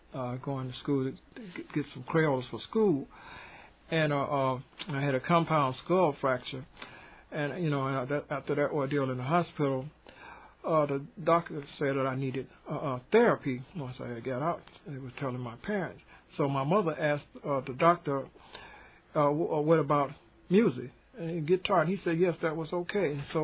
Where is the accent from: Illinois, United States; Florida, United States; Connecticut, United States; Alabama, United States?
Illinois, United States; Chicago; On Douglas Boulevard, where I was born, but I was raised on Springfield, in the 1600 block, 18th in Springfield